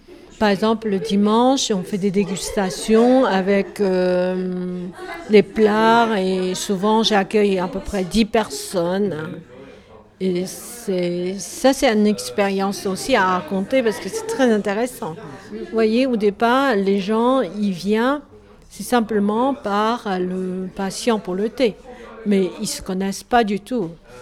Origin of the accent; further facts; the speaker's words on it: Zhejiang, China; French is a second language; also born or lived in Shanghai; je viens de Chine, voilà. Je suis née à Shanghai. J'ai grandi dans la province de Zhejiang